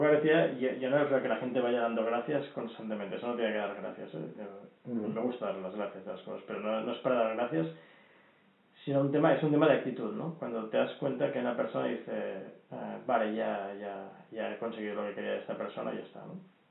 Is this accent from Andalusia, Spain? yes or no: no; Barcelona, Catalonia, Spain; incluso cuando la gente me pregunta de fuera de dónde soy, digo que soy de Barcelona.